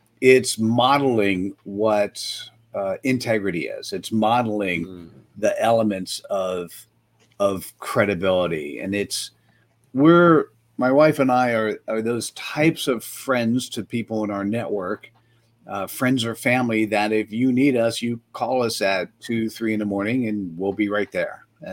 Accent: East Coast, United States; now in Cupertino, United States; You know, the New York, New Jersey thing.

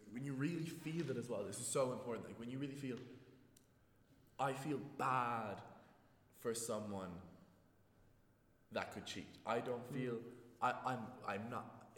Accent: United States; I'm 6 foot tall. I'm from America.

